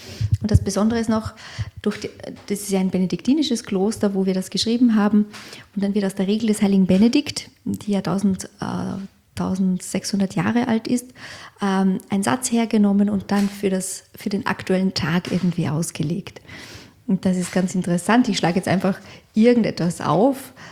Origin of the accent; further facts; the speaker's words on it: Austria; als Österreicherin.